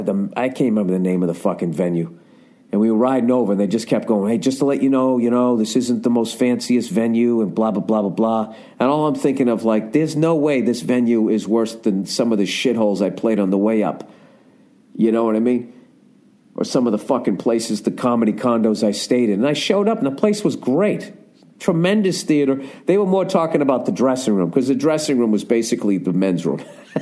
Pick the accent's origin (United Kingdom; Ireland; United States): Ireland; I'm an Irish guy and I want to have a fucking drink or some shit.